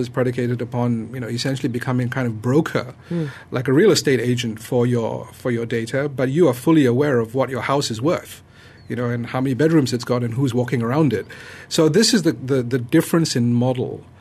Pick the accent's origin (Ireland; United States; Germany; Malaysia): Malaysia; As a Malaysian